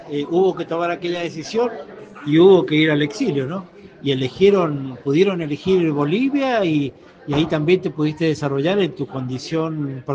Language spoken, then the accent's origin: Spanish; Mendoza, Argentina; somos todos los mendocinos los que tendríamos que agradecerles a ustedes